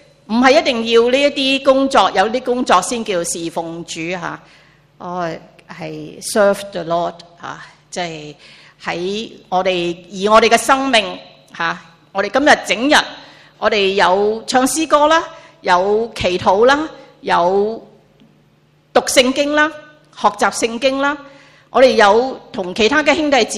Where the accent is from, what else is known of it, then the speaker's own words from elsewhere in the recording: Guangdong, China; 我们中国人广东人说吃糊仔